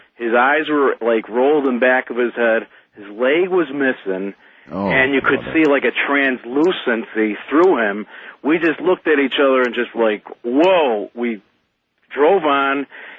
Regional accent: Chicago, Illinois, United States; I'm from Chicago.

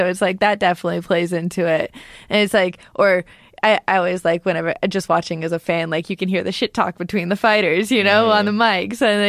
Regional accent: Canada; me being Canadian

